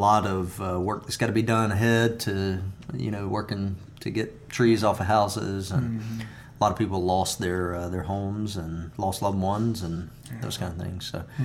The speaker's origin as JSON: {"language": "English", "town": "Albany", "region": "Georgia", "country": "United States", "tie": "born or raised there", "said": "I will say you could pray for my hometown, Albany, Georgia."}